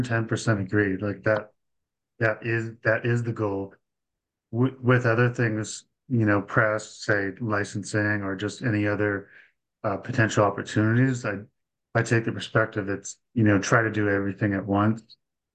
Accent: Calgary, Alberta, Canada; also born or lived in Toronto / Vancouver; I was born in Toronto, and I've lived in Calgary my whole most of my life, and I've also lived in Vancouver for several years.

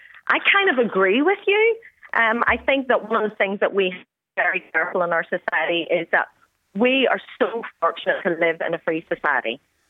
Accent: Northern Ireland, United Kingdom; I say that as a Northern Irish woman born and raised here from Indian descent. So I understand. I get offended when people insult Northern Ireland because I'm very, very protective of being a Northern Irish person whenever I went to England.

